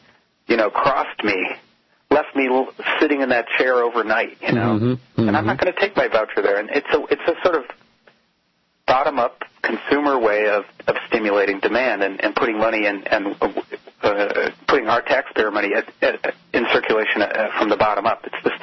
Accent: Detroit, Michigan, United States; Yeah, I mean, I grew up in Detroit. One of my first jobs was as a UAW worker

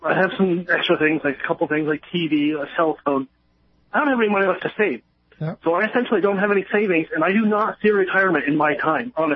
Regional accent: Burlington, Vermont, United States; I am from Burlington, and he was mayor here for, yeah, I want to say, 15, 20 years.

